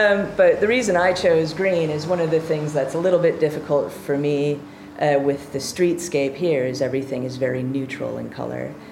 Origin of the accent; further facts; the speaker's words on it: Wisconsin, United States; Well, I grew up in Wisconsin, so there's a little bit of the link to the Happy Days TV show with that.